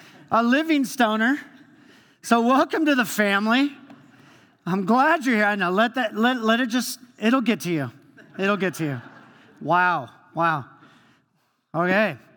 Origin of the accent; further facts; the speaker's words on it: Long Beach, California, United States; So I'm from Southern California, grew up on the beach in Long Beach, and I was there, grew up there